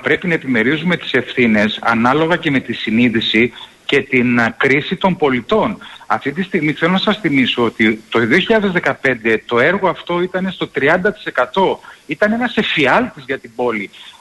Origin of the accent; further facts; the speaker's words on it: Thessaloniki, Central Macedonia, Greece; έχω υποχρέωση και ως Θεσσαλονικιός και ως Μακεδόνας και ως άνθρωπος που αγαπάει την προοπτική της ειρήνης